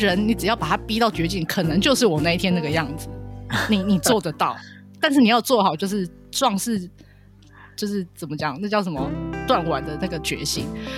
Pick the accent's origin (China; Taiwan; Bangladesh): Taiwan; 我等一下会不承认我是台湾人